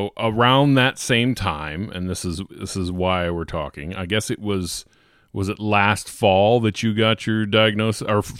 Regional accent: Illinois, United States; I'm from the St. Louis area, so I'm from the Metro East there is where I grew up

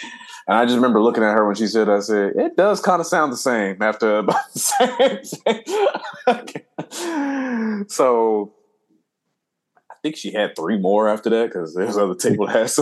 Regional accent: Compton, California, United States; but for growing up in Compton, motherfuckers had that shit on a regular.

